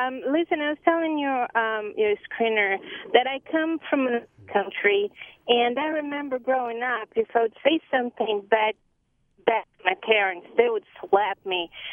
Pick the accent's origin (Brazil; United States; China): Brazil; I'm from Brazil.